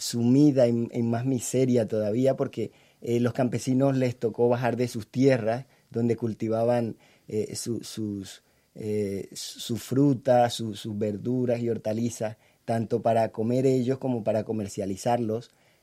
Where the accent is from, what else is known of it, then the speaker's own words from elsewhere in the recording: Aguas Blancas, Cesar, Colombia; Sí, es mi tierra. Nací en ese pueblo de 7.000 habitantes, un pueblo muy humilde al norte de Colombia. Es de la capital del Cesar, ¿no? Cerca de la ciudad de Valledupar. Y bueno, es un pueblo muy humilde, de gente, digamos, sin posibilidades, sin oportunidades